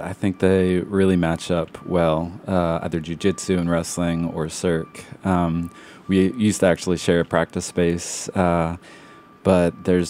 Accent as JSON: {"language": "English", "town": "Philadelphia", "region": "Pennsylvania", "country": "United States", "tie": "born or raised there", "said": "I was a boxer. I grew up in Philadelphia."}